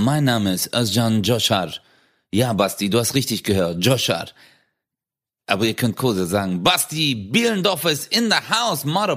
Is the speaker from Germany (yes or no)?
no; Turkey; Bei uns, ich sag's mal so, in der Türkei